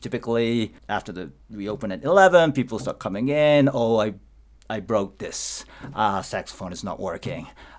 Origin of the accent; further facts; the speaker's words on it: Japan; now in United States; We are originally from Japan, and that's a good charm, good luck charm from Japan, our hometown.